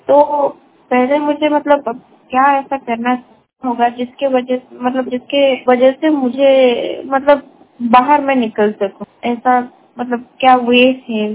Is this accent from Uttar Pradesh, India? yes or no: no; Odisha, India; और मैं पूरी उड़ीसा से हूँ।